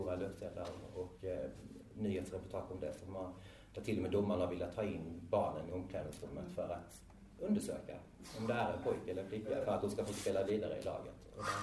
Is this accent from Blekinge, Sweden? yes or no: yes; Blekinge, Sweden; now in Skåne, Sweden; är 47 år, jag tänker mig som en cisman, jag är homosexuell, jag kommer från Blekinge men bor i Skåne